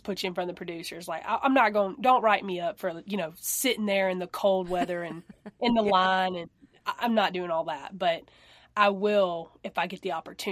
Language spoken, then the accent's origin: English; Alabama, United States; now in Nashville, United States; I love country. That's my roots. I'm from Alabama.